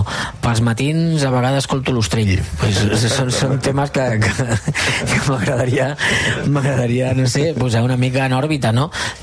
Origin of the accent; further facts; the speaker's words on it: Cornellà, Catalonia, Spain; som un grup d'amics del Baix Llobregat, sobretot de Sant Boi, més jo, que sóc de Cornellà